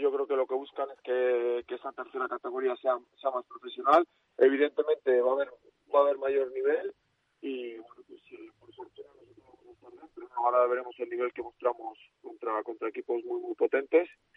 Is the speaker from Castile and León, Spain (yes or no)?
yes; Valladolid, Castile and León, Spain; Yo como vallisoletano siempre he querido lo mejor para las categorías inferiores